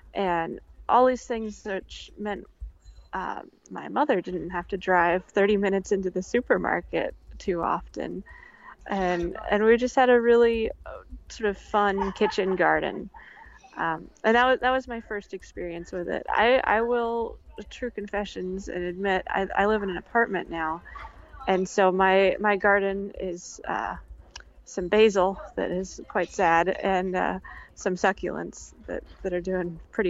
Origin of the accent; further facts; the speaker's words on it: New Zealand; I grew up in New Zealand in a fairly rural part. It's actually a town famous for its diving and fishing, but I grew up on a nice area with a nice big garden and overlooking the ocean.